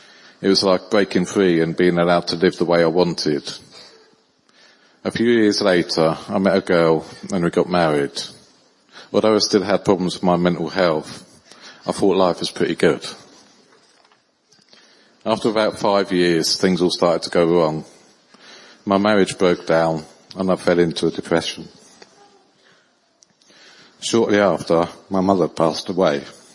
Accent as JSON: {"language": "English", "town": "Houghton Regis", "region": "East of England", "country": "United Kingdom", "tie": "born or raised there", "said": "I spent most of my life living in and around Luton. I grew up in Helton Regis with my family."}